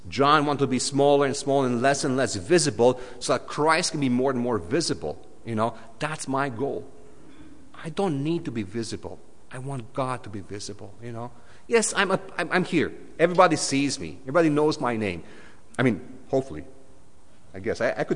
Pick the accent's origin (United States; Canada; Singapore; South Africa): Canada; we don't speak about this because we're Canadian and we're nice.